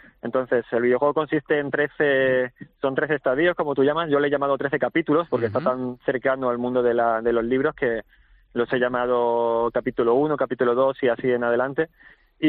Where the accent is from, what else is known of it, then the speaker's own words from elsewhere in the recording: Estepona, Andalusia, Spain; now in Málaga, Spain; yo soy de Estepona, vivo aquí ya en Málaga desde muchísimos años